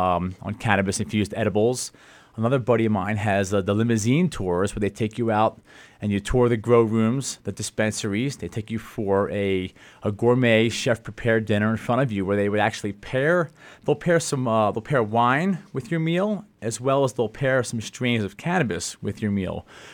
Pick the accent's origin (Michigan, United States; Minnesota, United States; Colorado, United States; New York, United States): Colorado, United States; whenever I mentioned to somebody that I'm from Colorado, they began to laugh and say, really?